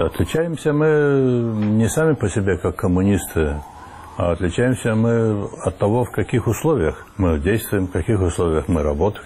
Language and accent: Russian; Transnistria, Moldova; Я оттуда, из Приднестровья родом.